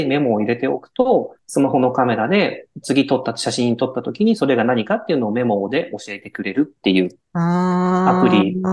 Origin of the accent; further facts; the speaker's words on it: Toyama, Japan; 生まれも育ちも富山県というところに、北陸ですね、に住んでおりまして、うん、高校生までは地元の盲学校ですか、